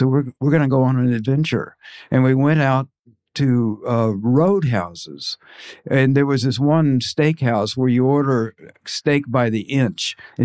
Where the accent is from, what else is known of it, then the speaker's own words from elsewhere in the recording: Dallas, Texas, United States; moved away as an adult; also born or lived in Abilene / Oklahoma City, Oklahoma; now in San Francisco, United States; I grew up in Abilene in Dallas.